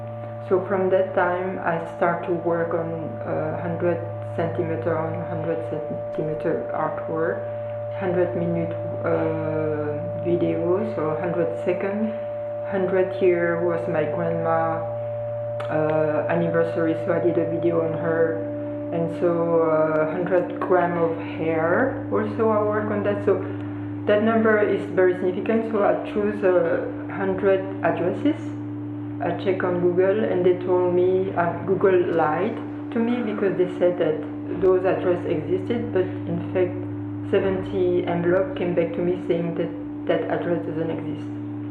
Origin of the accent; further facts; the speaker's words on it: Belgium; also born or lived in South Korea; So because I'm from Belgium and I lived in Korea you have a different address system, which is by block.